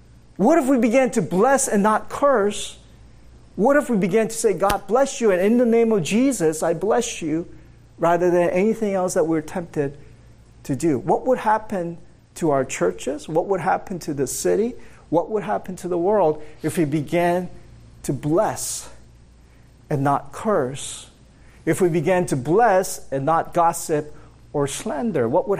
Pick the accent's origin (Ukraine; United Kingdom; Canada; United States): Canada; Toronto, Ontario; I'm actually from Toronto.